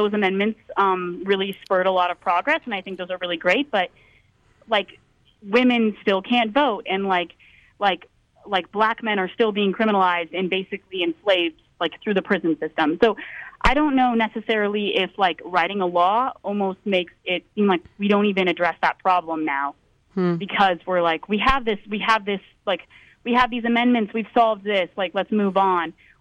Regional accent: El Paso, Texas, United States; So I'm from Paso, and I just graduated high school

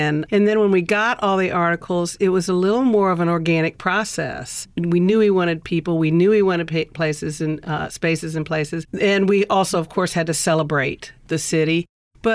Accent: New Orleans, Louisiana, United States; we all know that we can't go anywhere and tell someone that we're from New Orleans that, oh, New Orleans.

